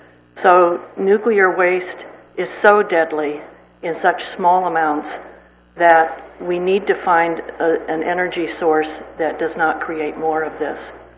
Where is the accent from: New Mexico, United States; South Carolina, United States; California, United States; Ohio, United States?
California, United States; San Luis Obispo; from San Luis Obispo.